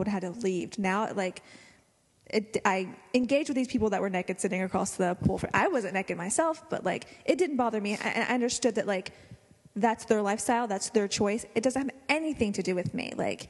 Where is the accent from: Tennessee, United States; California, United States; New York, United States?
Tennessee, United States; I moved here from Tennessee, and I moved out here to go to film school where we